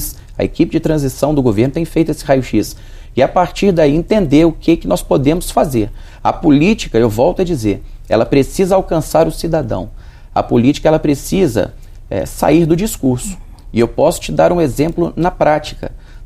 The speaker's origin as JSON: {"language": "Portuguese", "region": "Minas Gerais", "country": "Brazil", "said": "eu como mineiro, né, moro em Minas Gerais, a gente precisa que o nosso estado dê certo"}